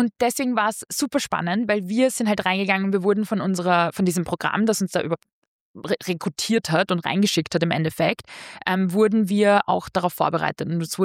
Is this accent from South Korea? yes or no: no; Austria; bei mir war es dann auch noch, dass es diese Ausländerin, was absurd klingt als Österreicherin